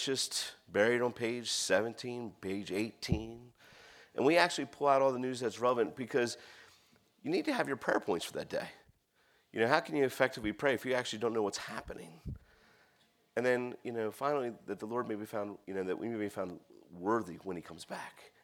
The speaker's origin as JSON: {"language": "English", "town": "Baltimore", "region": "Maryland", "country": "United States", "lives_now": "Arad, Illinois, United States", "said": "I'm originally from Baltimore. However, for the last 10 years, I've been living in a town called Arad."}